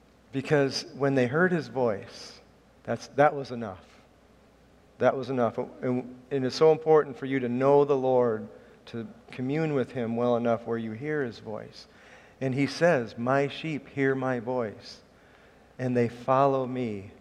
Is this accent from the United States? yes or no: yes; Chicago, Illinois, United States; I'm from Chicago, and you can be in the top of the John Hancock Building or what was the Sears Tower, now it's the Willis Tower.